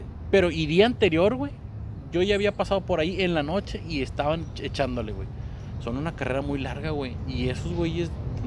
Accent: northern Mexico, Mexico; nosotros hablamos fuerte porque somos norteños, no porque nos guste gritar

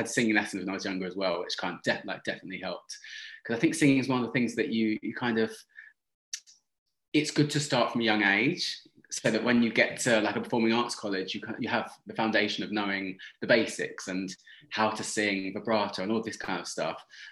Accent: Oxted, South East England, United Kingdom; so I grew up in a place called Oxted, in a place called Surrey, which is about 50 minutes from London.

